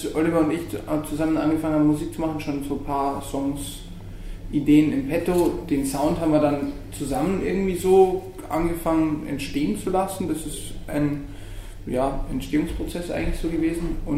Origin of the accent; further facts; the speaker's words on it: Bavaria, Germany; now in Munich, Germany; ich komme auch nicht aus München, ich komme direkt von der österreichischen Grenze und ich bin nach München gekommen